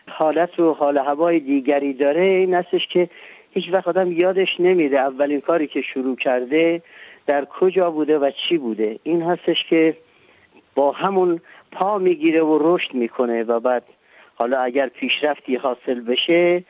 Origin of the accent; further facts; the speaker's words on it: Gilan, Iran; خب برای اینکه من یه گیلک هستم، برای اینکه از گیلان شروع کردم